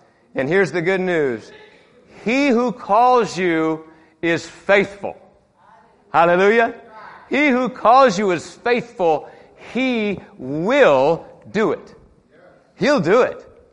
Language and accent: English; Spain; I spent some formative years in Spain. I grew up in Spain as a young man.